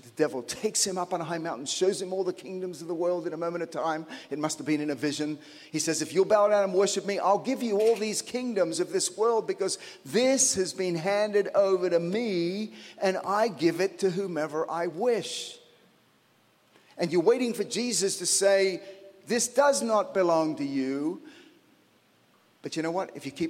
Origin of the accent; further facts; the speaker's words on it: Australia; In my home country of Australia, there is a wounded spirit.